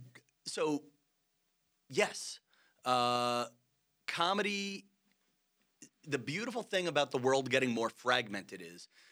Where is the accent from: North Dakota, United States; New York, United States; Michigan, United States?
New York, United States; Massapequa; I'm willing to make fun of my hometown of Massapequa, Long Island.